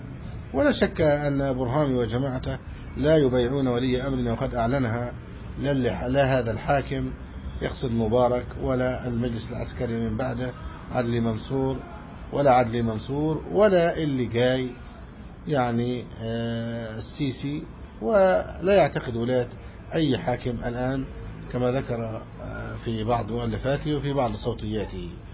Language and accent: Arabic; Egypt; بلادنا مصر